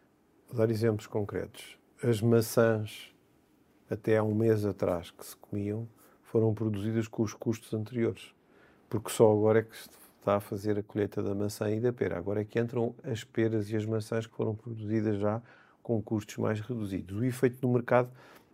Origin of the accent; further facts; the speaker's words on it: Alenquer, Lisbon, Portugal; Quando eu andava na escola no meio rural, foi lá que eu nasci, perto de Alenquer